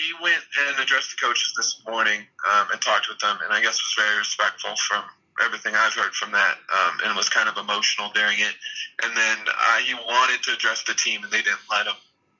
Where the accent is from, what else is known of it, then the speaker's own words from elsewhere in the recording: Colorado, United States; I'm from Colorado, so I compare everything to Colorado.